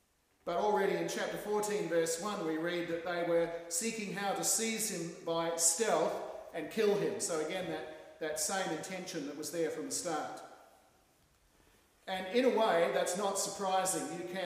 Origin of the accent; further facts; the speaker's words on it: Australia; now in New Zealand; since I'm originally from Australia, the first thing that springs to my mind